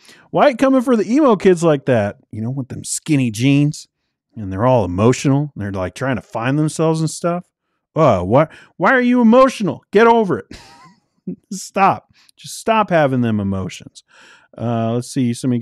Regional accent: Seattle, Washington, United States; You know, I'm from Seattle, so we got all the emos.

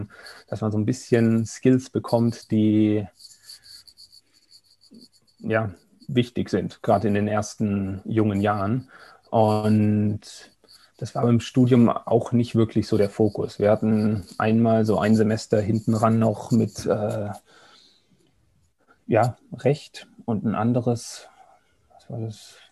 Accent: Augsburg, Bavaria, Germany; bei mir in Augsburg, wo ich herkomme.

